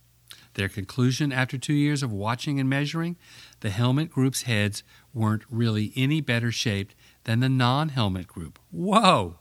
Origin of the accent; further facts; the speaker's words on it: Charlotte, North Carolina, United States; actually started with a group of neurosurgeons in my hometown, Charlotte.